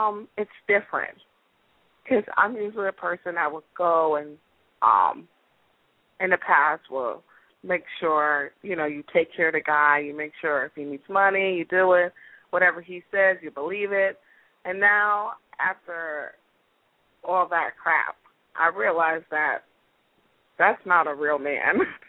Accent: New York, United States; from New York.

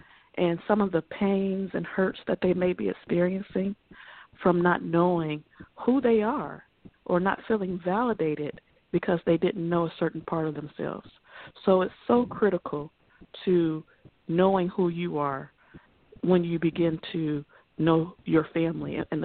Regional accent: Indiana, United States; Well, I hail from Northwest Indiana

